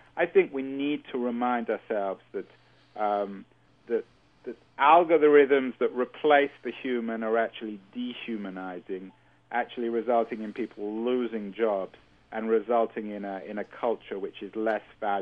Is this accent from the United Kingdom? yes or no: yes; London, United Kingdom; born there; My personal background is I was born in North London, in England. I went to university in England.